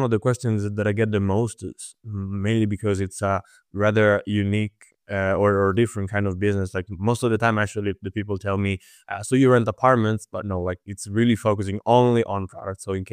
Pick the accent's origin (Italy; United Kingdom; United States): Italy; English is a second language; moved away as an adult; also born or lived in Germany; now in Netherlands; I moved to Germany. I'm originally from Italy. I moved to Germany in September 2021, and already in the August of 2022, I moved to the Netherlands as an exchange